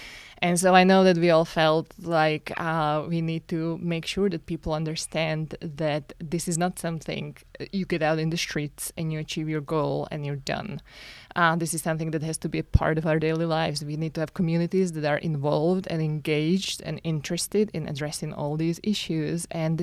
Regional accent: Slovakia; I come from Slovakia, which used to be a communistic country.

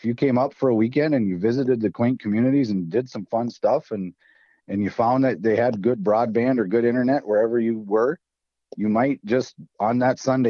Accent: Wadena, Minnesota, United States; I'm not from Otter Tail County, and factually I don't even live there right now. I live a block and a half from the border, but I lived my life in Wadena and East and South.

